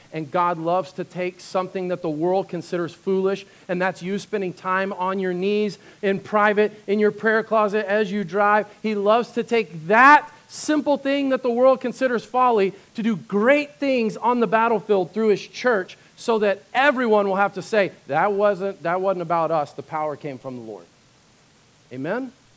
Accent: Texas, United States; especially as a Texan, you know, like in my native Texan blood

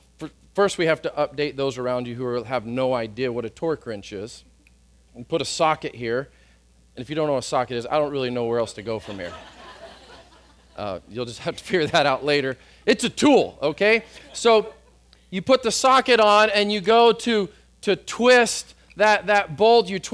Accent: Texas, United States; And when I hear the word meekness as a man, as a Texan, meekness is not like the hallmark, right, of a Texan man.

